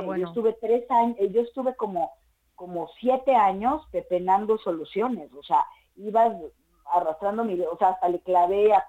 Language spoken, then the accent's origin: Spanish; Mexico; Sí, yo soy mexicana y viajo mucho entre México y España.